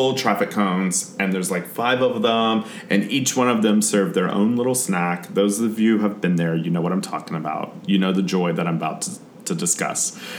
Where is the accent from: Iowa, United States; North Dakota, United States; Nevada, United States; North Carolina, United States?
North Carolina, United States; And now I'm from North Carolina. I know my barbecue.